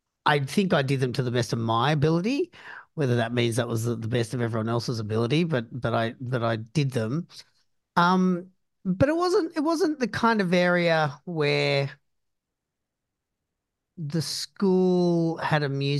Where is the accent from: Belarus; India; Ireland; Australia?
Australia; Sydney, New South Wales; So I grew up in Sydney, Australia. And within Sydney, there's this particular area called the Shire.